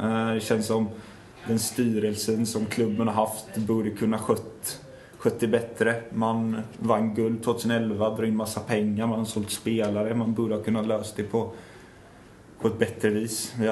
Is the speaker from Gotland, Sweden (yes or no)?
no; Helsingborg, Skåne, Sweden; born there; Jag är född i Helsingborg, jag har inte bott där knappt någonting, men jag är född där.